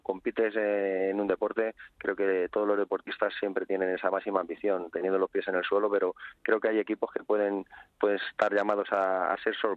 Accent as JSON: {"language": "Spanish", "town": "Getafe", "region": "Community of Madrid", "country": "Spain", "said": "evidentemente soy de Getafe, ya lo sabes, también tuve la suerte de trabajar ahí como segundo entrenador"}